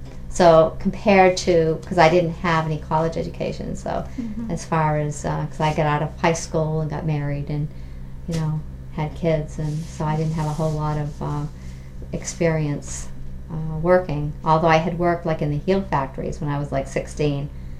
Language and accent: English; Auburn, Maine, United States; also born or lived in Lewiston; Actually, yeah, I was born in Lewiston because the hospital was here, but I lived in Auburn. I'm from Auburn originally.